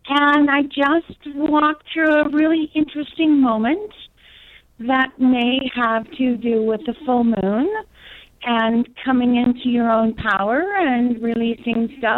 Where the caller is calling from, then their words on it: Colorado Springs, Colorado, United States; I'm calling from Colorado Springs.